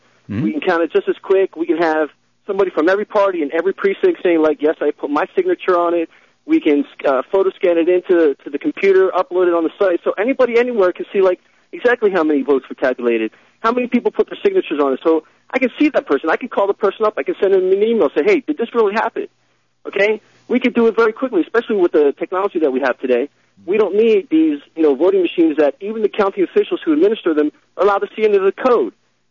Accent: United States; It doesn't seem like me, as an American, my interests are being represented.

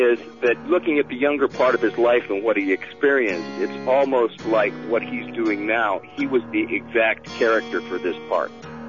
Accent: San Leandro, California, United States; I was born and raised in San Leandro, and he went to San Leandro High School.

